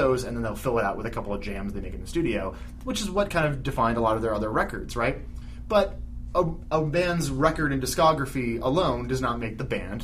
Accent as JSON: {"language": "English", "town": "Holland", "region": "New Jersey", "country": "United States", "said": "I'm from Holland, New Jersey"}